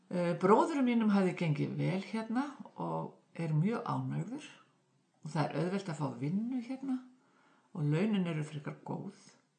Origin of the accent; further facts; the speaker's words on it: Poland; Icelandic is a second language; now in Iceland; Ég frá Póllandi. Ég flutti hingað fyrir 6 árum.